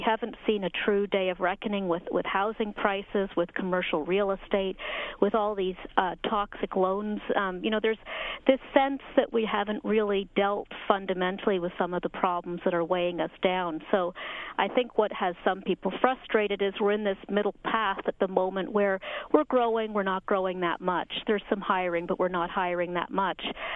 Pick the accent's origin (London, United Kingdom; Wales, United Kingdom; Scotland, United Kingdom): Scotland, United Kingdom; I'm Scottish